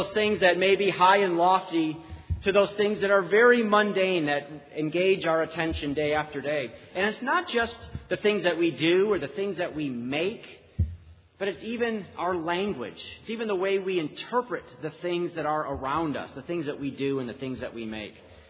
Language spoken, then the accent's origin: English; Chicago, Illinois, United States; even though I grew up in the Chicago area, we would come out and spend about 2 weeks every summer up in Wolfboro